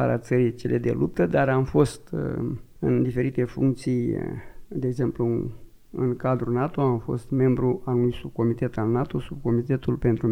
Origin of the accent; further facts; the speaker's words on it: Vrancea County, Romania; Eu sunt deloc din județul Vrancea